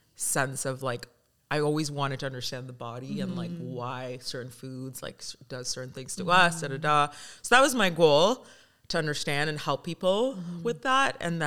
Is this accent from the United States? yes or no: no; Ottawa, Ontario, Canada; also born or lived in South Sudan; now in Vancouver, Canada; So I've been in Vancouver for almost 10 years, originally from South Sudan. And growing up in Canada in general, like I think Ottawa was a very multidisciplinary